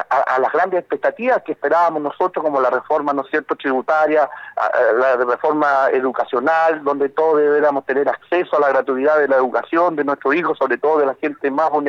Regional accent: La Unión, Los Ríos, Chile; Soy oriundo de la Unión

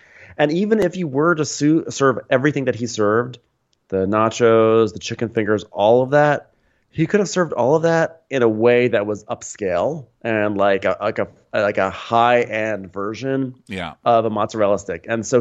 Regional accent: Australia; I'm from Australia, so I don't say the.

